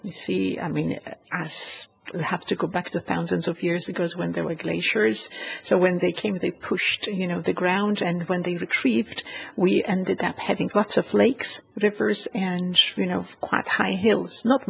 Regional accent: Gdańsk, Pomeranian Voivodeship, Poland; English is a second language; I come from Gdańsk, which is Danzica

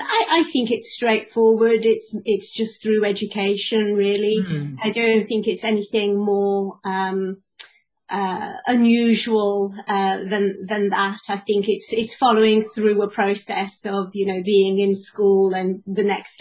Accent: France; I am actually French. And, you know, I grew up in France and went to primary school in France. And, but my father's French, and I have French siblings, and my mother, who was his second wife, is British

